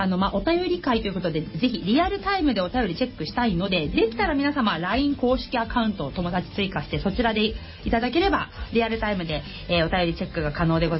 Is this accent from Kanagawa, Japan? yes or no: yes; Kawasaki, Kanagawa, Japan; 川崎生まれ川崎育ち、自称夢見ヶ崎動物公園専属アイドル